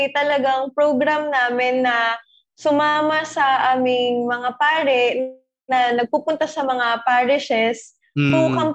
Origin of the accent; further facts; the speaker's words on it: Lipa, Calabarzon, Philippines; Ayun po, I'm 24 years old. I'm from Lipa City, Batangas. Pero ang aming convent po is based here in Padre Garcia, Batangas.